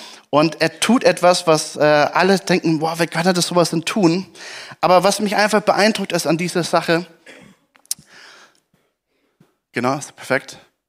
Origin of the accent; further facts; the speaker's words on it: Baden-Württemberg, Germany; Ich komme ja auch aus Baden.